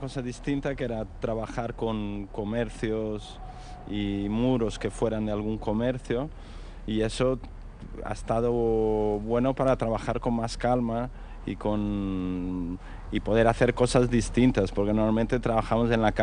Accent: Barcelona, Catalonia, Spain; now in Bilbao, Spain; Bilbao no se mueve todo esto mucho, pero vengo de Barcelona, que está a reventar

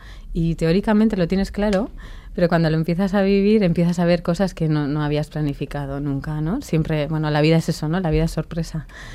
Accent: Bilbao, Basque Country, Spain; Ahí es nada, somos de Bilbao, nacimos en Bilbao y así lo queremos hacer saber al mundo.

